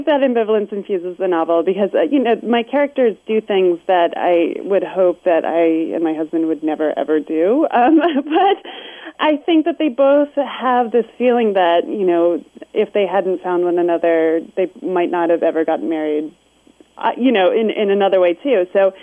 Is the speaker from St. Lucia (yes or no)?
no; New York, United States; now in Florida, United States; I come from upstate New York, which is its own place. You know, it's cold and hilly, and Florida is incredibly hot and flat.